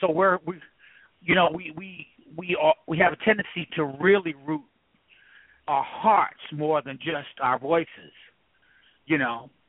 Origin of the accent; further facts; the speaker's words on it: Hollis, Queens, New York, United States; You know, I'm from Hollis, Queens.